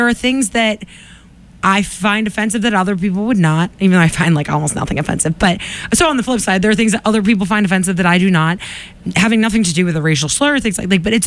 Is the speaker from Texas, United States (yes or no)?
no; Quincy, Massachusetts, United States; Well, it's just like I grew up in Quincy. We have the North Quincy Raiders